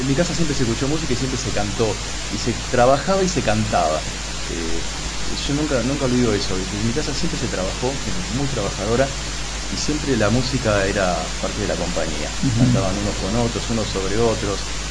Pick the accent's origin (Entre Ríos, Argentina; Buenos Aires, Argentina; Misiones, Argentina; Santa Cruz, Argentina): Buenos Aires, Argentina; soy porteño de Agroverisco, nací en 11. Me crié a 50 metros de General Paz, en el barrio porteño de Villa Devoto, mi localidad es Sáenz Peña, la provincia.